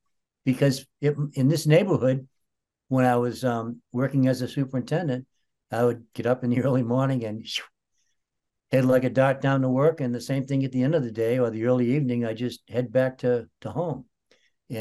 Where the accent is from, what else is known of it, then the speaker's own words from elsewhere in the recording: Woburn, Massachusetts, United States; Well, I grew up in a town or a city called Woburn, W-O-B-U-R-N, and it's about 10 miles slightly northwest of the city of Boston.